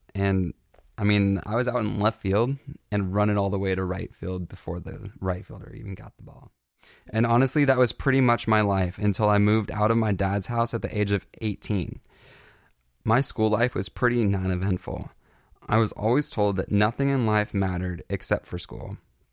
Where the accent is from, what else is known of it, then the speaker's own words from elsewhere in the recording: Los Angeles, California, United States; born there; I was born in East LA into a family that wasn't necessarily broken, just not fully put together.